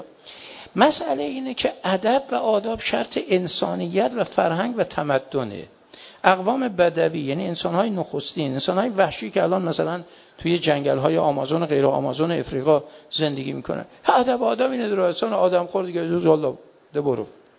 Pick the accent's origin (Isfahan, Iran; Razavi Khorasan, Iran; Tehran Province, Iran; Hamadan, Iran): Razavi Khorasan, Iran; Mashhad; بابا من بچه مشهدم، ها؟